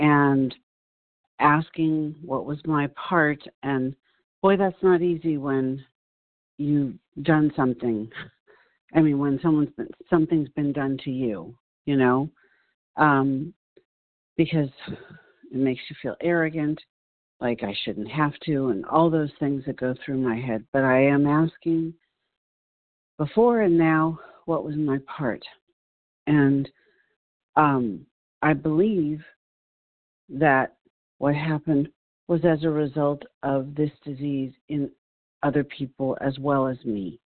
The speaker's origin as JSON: {"language": "English", "region": "California", "country": "United States", "said": "I'm from California."}